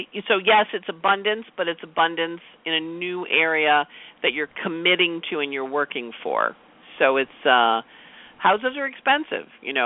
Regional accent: Rochester, New York, United States; Buffalo, we love Buffalo. I'm from Rochester.

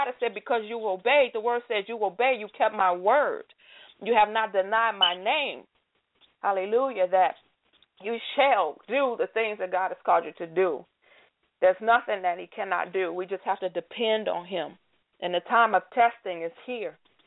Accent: Chicago, Illinois, United States; I'm from Chicago. My family is from Mississippi. The furthest I've ever been was California and maybe from New York and D.C., but I've never been out of the country.

